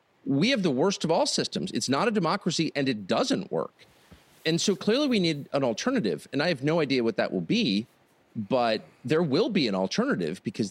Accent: United States; I'm an American. I believe in the sovereignty of the individual.

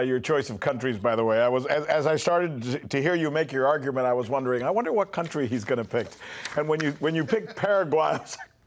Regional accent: United States; It hurts me to say this because I'm an American. I love this country, but we are just so uncool.

